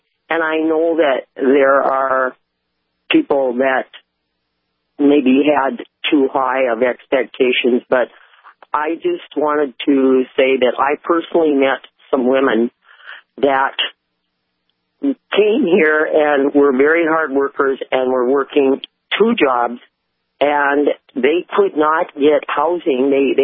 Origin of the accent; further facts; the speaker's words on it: Minot, North Dakota, United States; Now, I'm from the Minot area